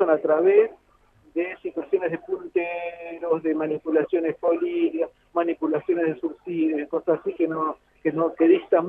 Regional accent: Villa Regina, Río Negro, Argentina; also born or lived in Bolivia; Yo nací extrañamente en Bolivia, pero mi mamá es de Villa Regina.

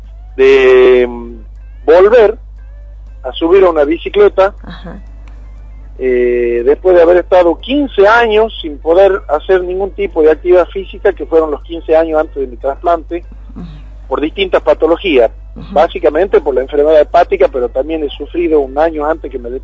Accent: Tucumán, Argentina; decía yo, como tucumano, voy a tener que recurrir a Buenos Aires

